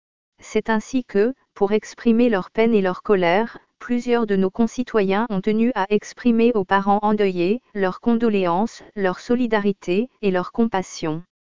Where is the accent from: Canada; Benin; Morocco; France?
Morocco; en tant que Marocaine d'abord